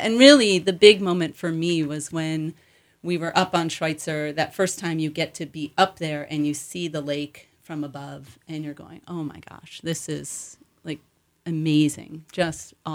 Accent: East Coast, United States; I grew up on the East Coast, and so did my husband, skiing these wonderful family-run resorts that just had such a great vibe to them.

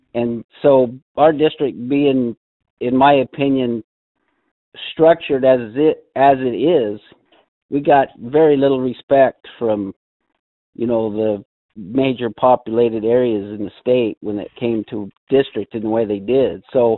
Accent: Riggins, Idaho, United States; I was born in Idaho, born and raised. lived here my whole life. I've never lived in any other state.

